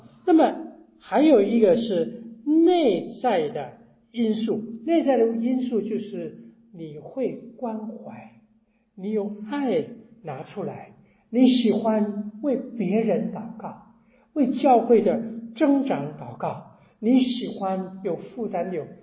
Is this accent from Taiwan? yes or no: yes; Taiwan; first language Taiwanese Hokkien; Chinese is a second language; 我会讲国语，普通话，那我会讲台湾话，也是我的母语，然后我在这里学了广东话